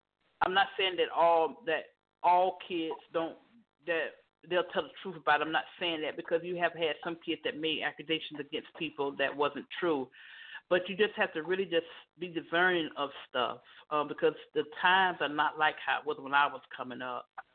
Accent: Florida, United States; I was sitting in a crack house in Daytona because, like I said, I'm originally from Florida.

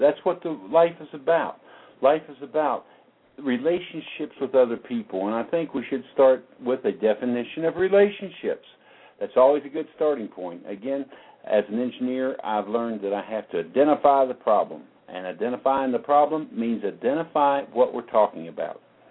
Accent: West Virginia, United States; I come from West Virginia here in the U.S.

